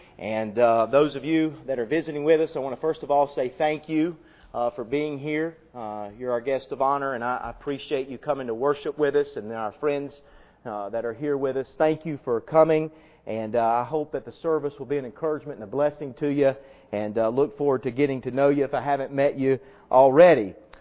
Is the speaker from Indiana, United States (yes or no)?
no; South Carolina, United States; I'm a boy from South Carolina. I had to do it.